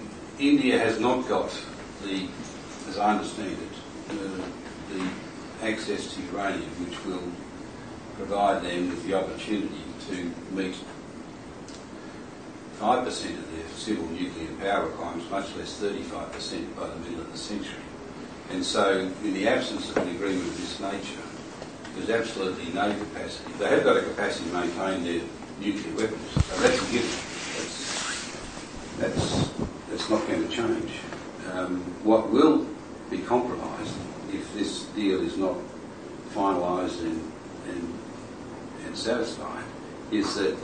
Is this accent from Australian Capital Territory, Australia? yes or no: no; Victoria, Australia; I'm from Victoria. We've still got 300 or 400 or 500 years of brown brown coal in Victoria.